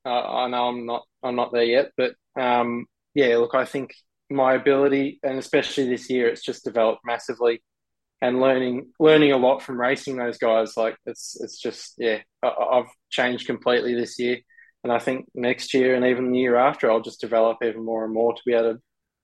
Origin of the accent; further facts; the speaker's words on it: Australia; I love supercars, and it's hard not to being an Australian race car driver.